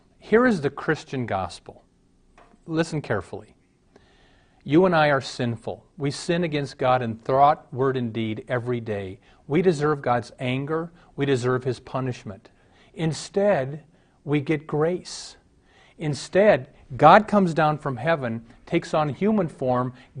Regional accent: Omaha, Nebraska, United States; I was raised in Omaha, and my brother and I, he's younger, a year and a half younger than I am

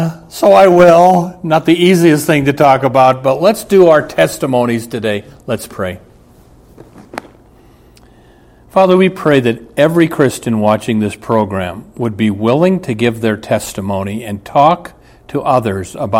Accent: Omaha, Nebraska, United States; I was raised in Omaha, Nebraska. My dad was Catholic. My mom was Lutheran.

